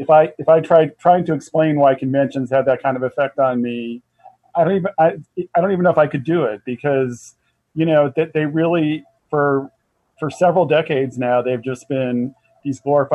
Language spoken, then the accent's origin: English; Philadelphia, Pennsylvania, United States; the 2016 Democratic convention was in Philadelphia, my hometown.